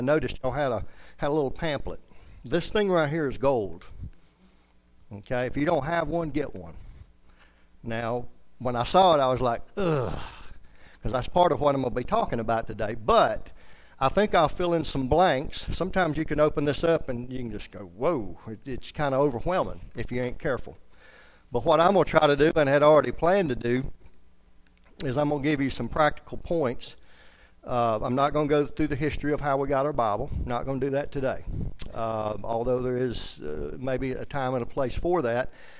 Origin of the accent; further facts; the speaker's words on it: South Carolina, United States; also born or lived in Augusta, Georgia; now in North Carolina, United States; I am from South Carolina originally. I was born in Augusta, Georgia.